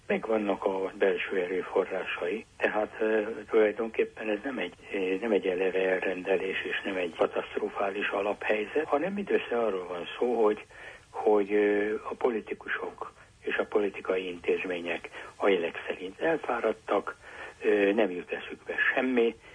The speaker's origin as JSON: {"language": "Hungarian", "country": "Hungary", "tie": "born or raised there", "said": "Hát egyrészt, mert bátorkodom magyarnak lenni. Mert ebben a kultúrában nőttem föl, és mert egy-két zsetonom volt, nem sok, de egy-két zsetonom volt abban, hogy ebben az országban normális, tűrhető, demokratikus állapotok legyenek."}